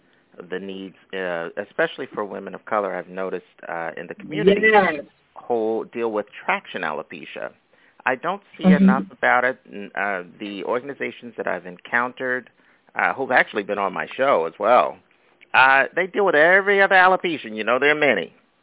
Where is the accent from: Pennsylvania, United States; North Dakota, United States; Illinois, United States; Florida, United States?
Pennsylvania, United States; Philadelphia; now in Brooklyn, United States; everybody knows I'm based out of Brooklyn, New York, even though I'm from Philly. So shout out to all my Philly family members